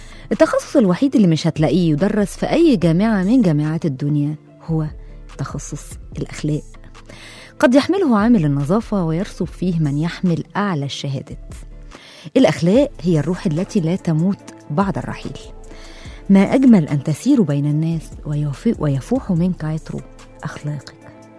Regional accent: Egypt; ويحمي بلدنا مصر وجنودنا إلى على الحدود

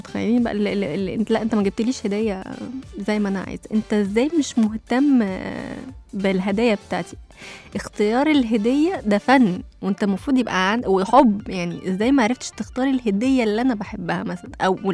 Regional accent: Egypt; عشان انتوا عارفين احنا كمصريين بنحب نحط التاتش بتاعنا كده في وسطنا

